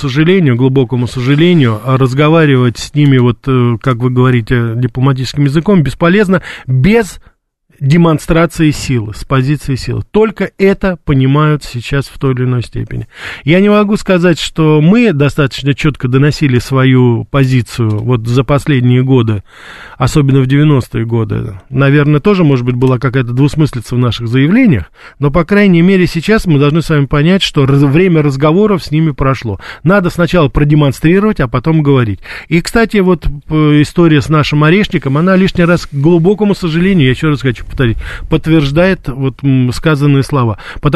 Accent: Russia; я родился и вырос в России, и я имею очень отдаленное представление, что сейчас там вот действительно происходит.

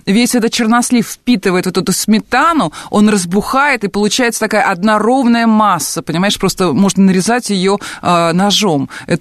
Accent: Northern Russia, Russia; А у нас вот в средней полосе России и севернее, откуда я родом, вот такого не делали.

